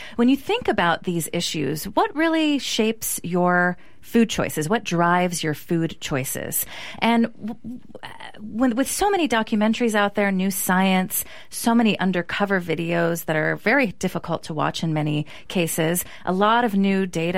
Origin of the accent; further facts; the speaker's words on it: Petaluma, California, United States; I grew up in Petaluma, mm-hmm. Which used to have a heck of a lot of agriculture.